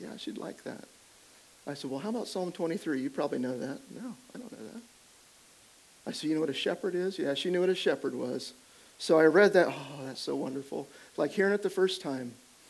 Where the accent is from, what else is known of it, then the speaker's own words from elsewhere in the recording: Modesto, California, United States; Modesto. I said, that's my hometown.